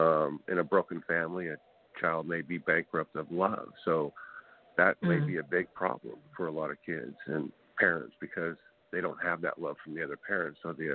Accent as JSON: {"language": "English", "region": "California", "country": "United States", "said": "Yeah, I'm from California. Yeah."}